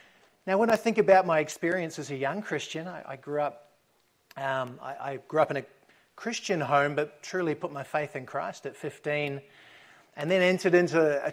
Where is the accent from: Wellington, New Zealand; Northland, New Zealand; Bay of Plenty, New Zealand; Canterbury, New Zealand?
Wellington, New Zealand; I grew up in Windy Wellington, and I was out in a boat in 40 knots when I was still in primary school.